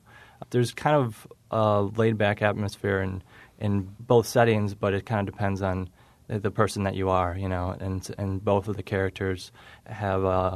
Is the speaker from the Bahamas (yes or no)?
no; Chicago, Illinois, United States; I grew up in Chicago.